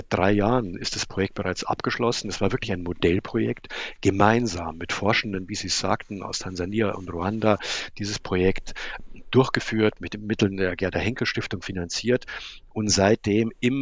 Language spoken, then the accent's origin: German; Munich, Bavaria, Germany; now in Berlin, Germany; Ich bin inzwischen Berliner geworden. Ich komme zwar ursprünglich aus München, aber lebe jetzt exakt 30 Jahre in Berlin.